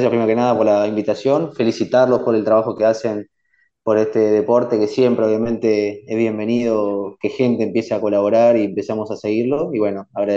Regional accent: Uruguay; Yo lo vivo con Uruguay, que es el que estoy siguiendo, obviamente, en mi país.

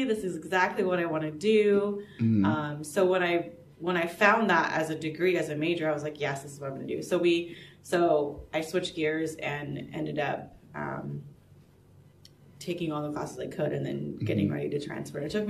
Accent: California, United States; now in Bay Area, United States; I am from San Luis Obispo County, grew up there, and moved to the Bay Area about 7.5 years ago to go to school at San Jose State

